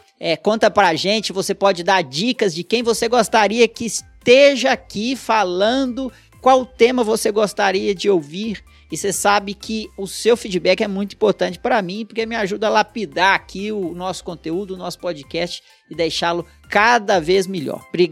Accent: Brazil; nós, enquanto brasileiros, a gente precisa sim acelerar a transformação digital

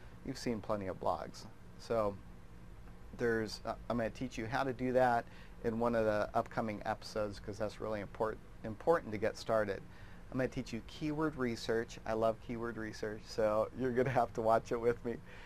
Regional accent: United States; because as an American, you could just charge a lot more.

